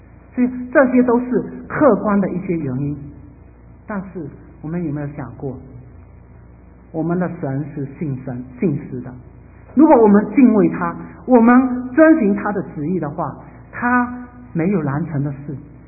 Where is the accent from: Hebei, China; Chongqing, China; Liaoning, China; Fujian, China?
Fujian, China; Fuzhou; 大部分我们福州人的一种现象，包括我自己曾经也做过